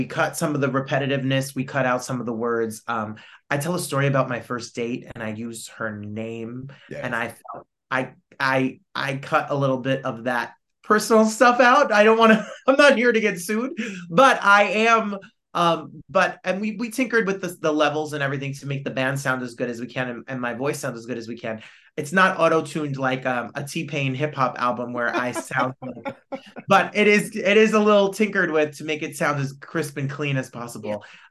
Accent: New Jersey, United States; But I grew up in Jersey, so I loved … was the first concert I saw.

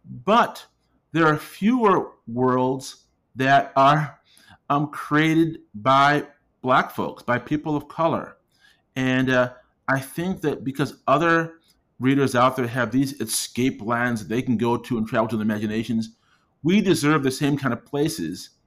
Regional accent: Brockport, New York, United States; also born or lived in Kingston, Jamaica; Now, I was born in Kingston, Jamaica, but I grew up in Brockport, New York, which is a small town. It's a suburb of Rochester, New York, which is a small city.

